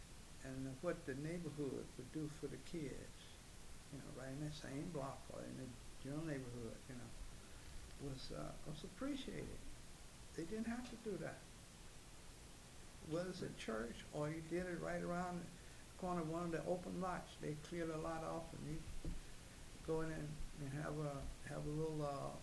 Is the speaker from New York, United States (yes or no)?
yes; Brooklyn, New York, United States; I enjoyed growing up in Brooklyn as a Boston